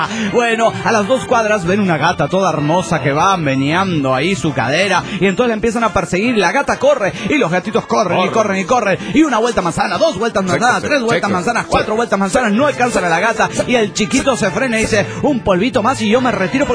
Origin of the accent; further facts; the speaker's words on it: Mexico City, Mexico; del DF Mexicano.